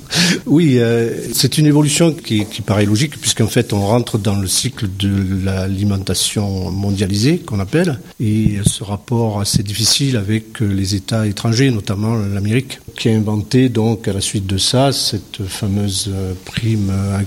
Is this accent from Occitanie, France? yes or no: no; Marseille, Provence-Alpes-Côte d'Azur, France; born there; je suis né à Marseille le 19 juillet 55